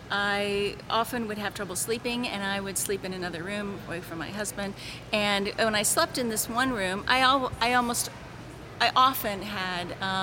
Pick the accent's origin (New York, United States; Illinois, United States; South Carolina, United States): Illinois, United States; Verdon; now in St. Louis, United States; I'm from Verdon, Illinois, but I live in St. Louis now.